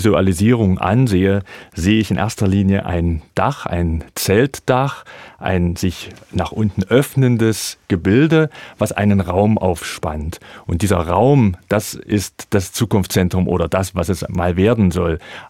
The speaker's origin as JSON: {"language": "German", "town": "Halle", "region": "Saxony-Anhalt", "country": "Germany", "tie": "born there", "said": "In Halle an der Saale."}